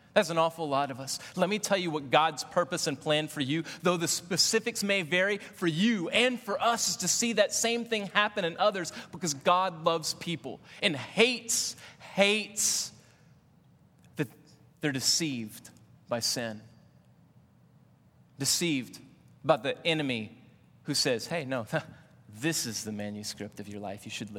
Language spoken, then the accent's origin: English; Louisiana, United States; Though I'm not Cajun by descent, I grew up in Cajun land, and I love food.